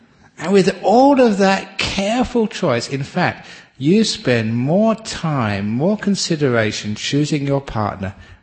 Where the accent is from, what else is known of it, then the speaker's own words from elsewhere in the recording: Thailand; one of my fellow monks, I grew up with him in Thailand, he told me this story.